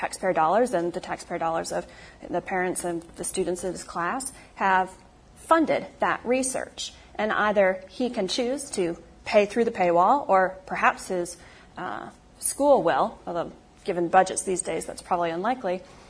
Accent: Iowa, United States; thinking about my home state of native Iowa, or my native state of Iowa

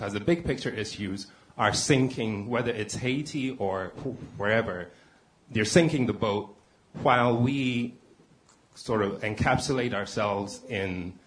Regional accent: Ghana; now in Washington, United States; I'm from Ghana. I'm not affiliated with an agency. I'm based here in D.C.

